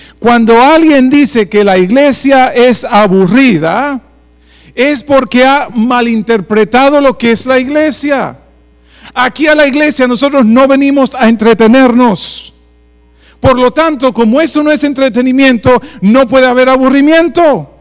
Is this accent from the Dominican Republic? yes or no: yes; Dominican Republic; en nuestro idioma dominicano, y Mile que está aquí no me dejará mentir que somos dominicanos